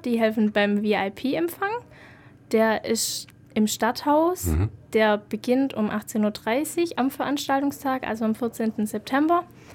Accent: Deckenpfronn, Baden-Württemberg, Germany; ich komme eigentlich nicht aus Ulm, ich komme aus Deckenbronn, das ist ein kleiner Ort im Raum Sindelfingen-Böblingen.

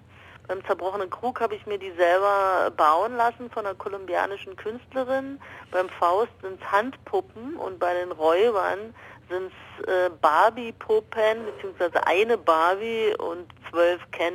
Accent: Berlin, Germany; born there; Ich bin in Berlin geboren worden.

